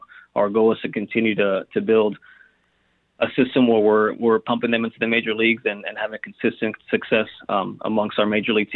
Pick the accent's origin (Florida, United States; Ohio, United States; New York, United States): Florida, United States; Miami; just being born and raised in Miami, and this being my hometown team.